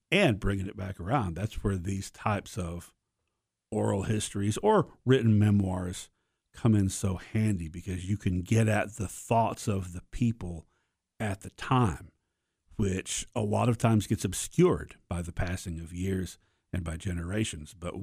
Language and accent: English; Sparta, Tennessee, United States; I'm from this area originally. I was born in Sparta, and I got my undergrad at Tech.